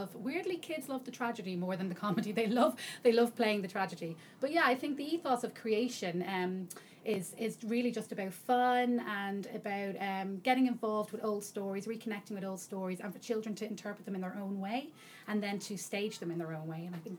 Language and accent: English; Dublin, Leinster, Ireland; now in United Kingdom; I'm from Dublin. I hail from Dublin, and I've been living in the UK now for about 9 years. So my accent dwindles a little bit, but every so often I talk to my dad and it comes back.